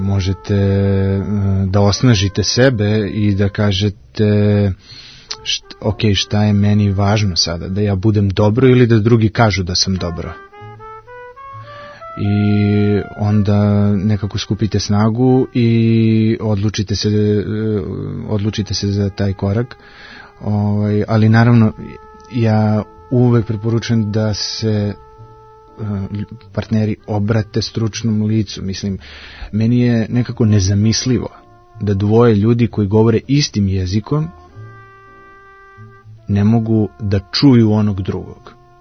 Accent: Serbia; kod nas u Srbiji

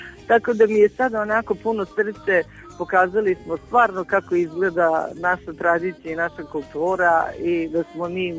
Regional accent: Belgrade, Serbia; kad sam rekla da dolazim iz Beograda, iz Srbije

